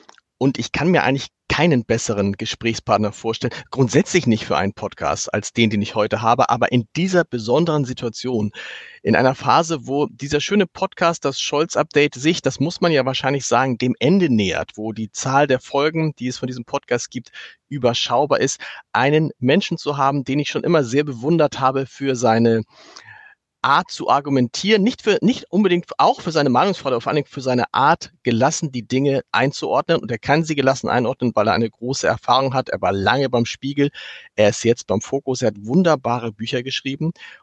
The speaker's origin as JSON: {"language": "German", "town": "Osnabrück", "region": "Lower Saxony", "country": "Germany", "said": "So ein bisschen, ich komme zum Glück aus Osnabrück."}